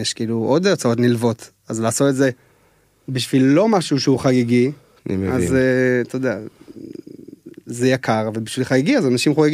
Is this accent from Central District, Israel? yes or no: no; Tel Aviv, Tel Aviv District, Israel; כי אני תל אביבי